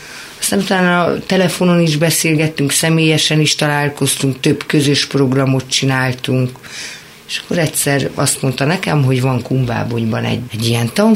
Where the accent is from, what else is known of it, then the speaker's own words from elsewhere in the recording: Piliscsaba, Pest, Hungary; ugye én Pilis Csabán nevelkedtem, mint mondtam, Esztergomban dolgoztam a misszióba